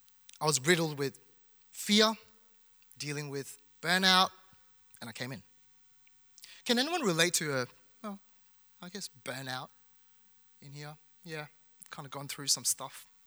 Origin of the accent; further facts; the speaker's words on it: Melbourne, Victoria, Australia; Because when I tell people I'm from Melbourne, like, they look at me with awe.